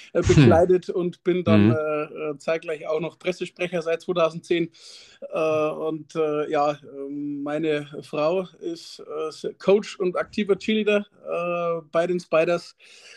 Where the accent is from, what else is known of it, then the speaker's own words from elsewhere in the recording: Straubing, Bavaria, Germany; Ja, also ich komme direkt aus Straubing, also ich bin hier geboren, habe auch mein ganzes Leben lang hier, mein ganzes Leben hier verbracht, also war nie groß weg.